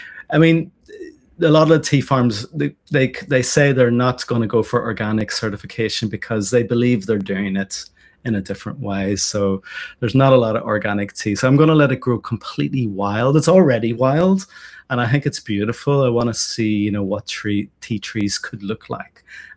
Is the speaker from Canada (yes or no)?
no; Ireland; now in Japan; I'm growing potatoes as an Irishman in Japan.